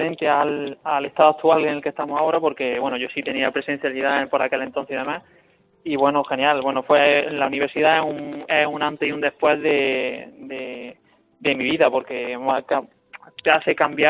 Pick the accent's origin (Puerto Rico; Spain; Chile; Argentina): Spain; Linares, Andalusia; tengo 27 años, soy de Linares